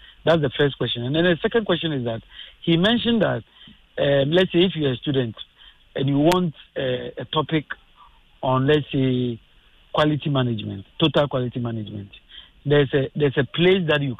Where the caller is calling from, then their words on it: Accra, Greater Accra, Ghana; I'm calling from Accra.